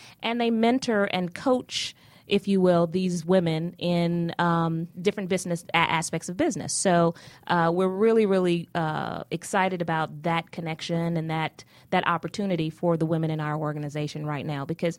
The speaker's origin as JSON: {"language": "English", "region": "Saint Croix", "country": "U.S. Virgin Islands", "tie": "born or raised there", "also_born_or_lived": "Bronx, United States", "said": "I was born in the Bronx, New York, but just stayed there for about a year, and then Mom moved back to St. Croix, and so I grew up in the islands, in the Virgin Islands, and that's where all my family is"}